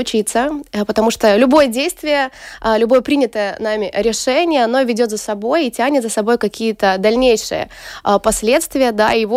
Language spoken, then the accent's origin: Russian; Pinsk, Brest Region, Belarus; Да, я родом из Беларуси.